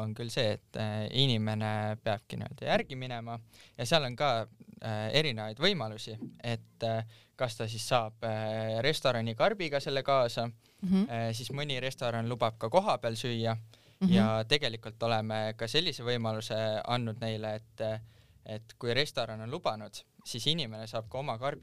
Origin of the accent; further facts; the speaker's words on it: Tartu, Tartu County, Estonia; Sest me kõik oleme Tartust pärit .